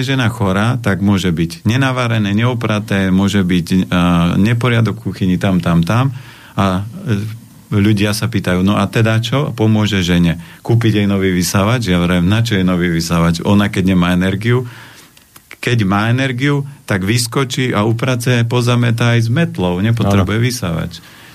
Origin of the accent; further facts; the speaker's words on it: Žilina Region, Slovakia; Ja pochádzam z Oravy a ja som za žiakov hrával futbal.